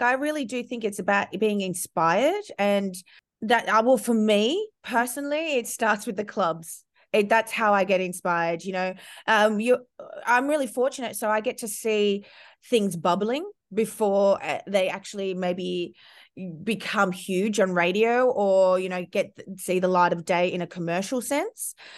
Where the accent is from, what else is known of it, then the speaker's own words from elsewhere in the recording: Melbourne, Victoria, Australia; we're from Melbourne, yeah, and we had quite a severe lockdown.